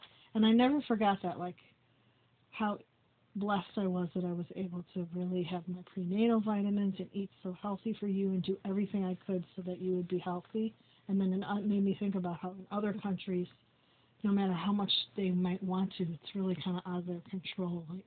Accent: Park Ridge, Illinois, United States; born there; I was born in Lutheran General Hospital in Park Ridge.

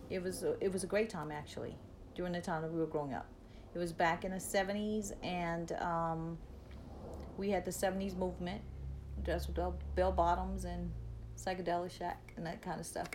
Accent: Honduras; I grew up in Honduras, Central America. My childhood was what we would call normal back there.

